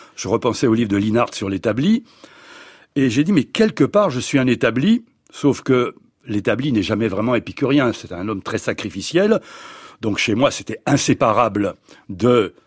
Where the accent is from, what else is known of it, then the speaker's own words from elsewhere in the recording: Montpellier, Occitanie, France; j'ai été marqué en tant que Montpelliérain par la révolution de 1907